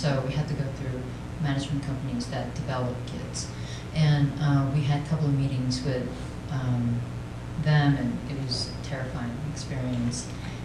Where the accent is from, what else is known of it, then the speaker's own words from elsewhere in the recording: South Korea; The story is based on my childhood growing up in Korea.